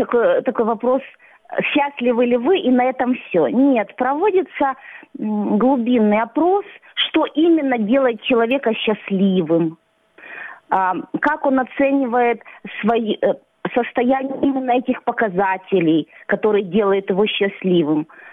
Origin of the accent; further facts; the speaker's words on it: Sukhumi, Abkhazia, Georgia; И когда я сама из Сухуми, и я знаю настроение там людей